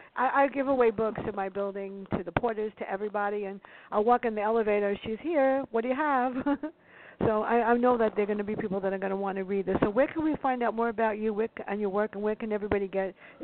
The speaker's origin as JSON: {"language": "English", "town": "Bronx", "region": "New York", "country": "United States", "tie": "born or raised there", "said": "My first 3 books were about ourselves growing up in the South Bronx and our antics."}